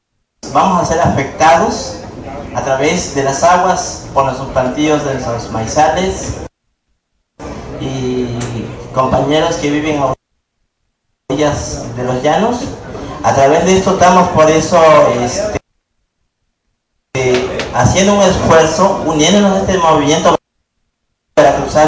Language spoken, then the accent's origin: Spanish; San Juanica, Veracruz, Mexico; Bueno, pues yo vengo del municipio de San Juanica. Somos aquí de Veracruz.